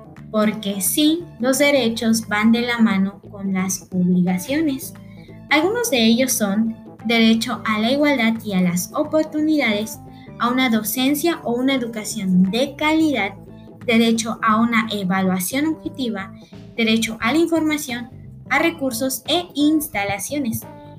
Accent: Mexico; Es importante como ciudadanos mexicanos y en general como personas que conozcamos nuestros derechos

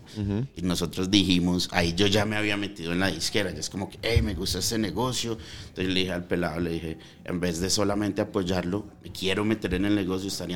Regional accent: United States; Yo crecí en Estados Unidos

